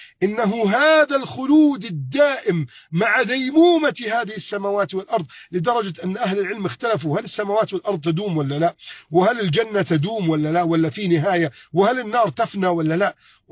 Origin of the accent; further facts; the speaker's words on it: Egypt; بلدنا مصر